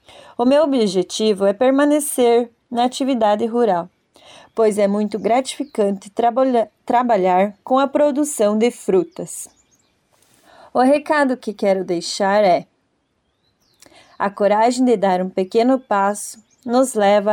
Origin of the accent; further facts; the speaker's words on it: São Bento do Sul, Santa Catarina, Brazil; tenho 29 anos. Sou da cidade de São Bento do Sul. Sempre vivi no interior. Como filha de pais agricultores, cresci em meio à atividade rural